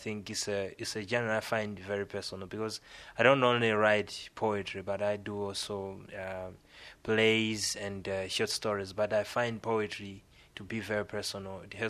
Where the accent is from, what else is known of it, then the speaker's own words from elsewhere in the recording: Malawi; I'm from Malawi. I'm 22 years